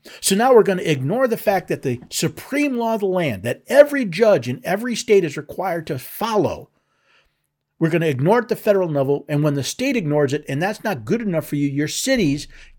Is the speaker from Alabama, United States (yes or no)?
no; Tennessee, United States; even my home state, Tennessee.